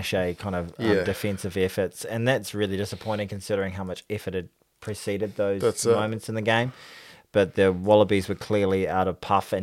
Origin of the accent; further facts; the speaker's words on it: New Zealand; as a New Zealander